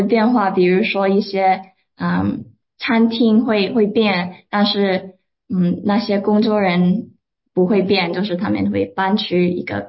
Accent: San Francisco, California, United States; 我从小在旧金山出生的，所以我有很多亲戚还在那里住

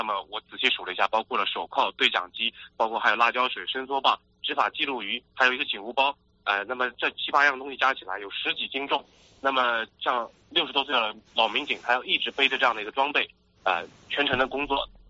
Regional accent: Yangzhou, Jiangsu, China; 我的老家是在江苏扬州。

